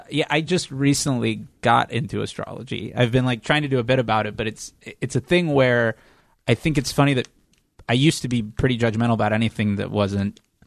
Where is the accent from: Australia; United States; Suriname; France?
United States; Fort Lauderdale, Florida; Originally Fort Lauderdale, Florida.